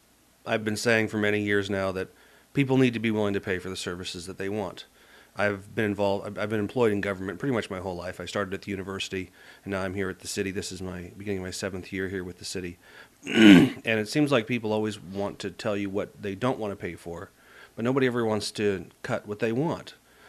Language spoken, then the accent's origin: English; Kenai, Alaska, United States; So I'm a lifelong Alaskan resident. I was born and raised here in Kenai.